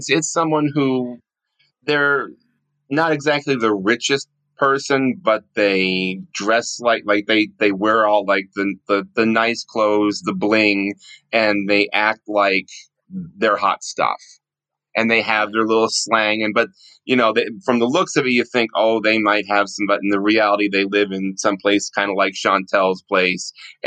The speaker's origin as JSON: {"language": "English", "country": "United States", "said": "calls me the plastic Brit because I'm from America, but I like all things British. I sound British a lot."}